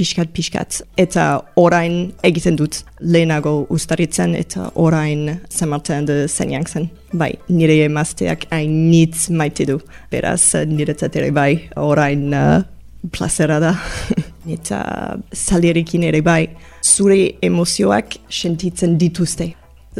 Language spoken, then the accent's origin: Basque; Toronto, Ontario, Canada; Basque is a second language; moved away as an adult; now in Bayonne, France; Eta okina naiz, hemen Baionan. Eta bai. Toronton sortu nintzen. Toronto, Kanadako hiri handiena da. Handia da. 3 milioi biztanle badira, beraz niretzat Euskal Herrira etorri pixkat bitxia izan zen, bai, lehenago. Orain normala da.